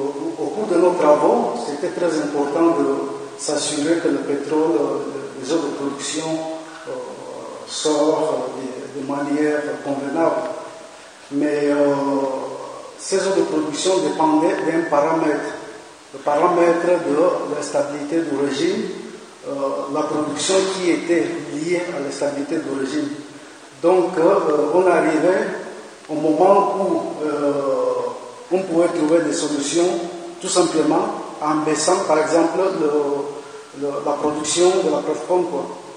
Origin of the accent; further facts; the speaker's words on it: Equatorial Guinea; Bonjour, je suis de la Guinée équatoriale et … Je suis opposant au comité et ancien ingénieur pétrolier.